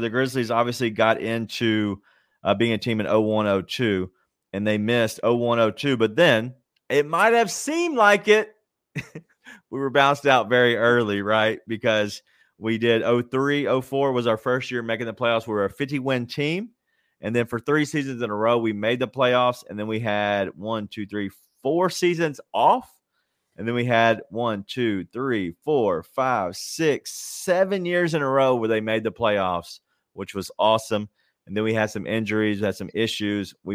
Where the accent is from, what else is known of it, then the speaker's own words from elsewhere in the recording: Memphis, Tennessee, United States; I went to Memphis City Schools. My wife asked me the other day, because I grew up in Fraser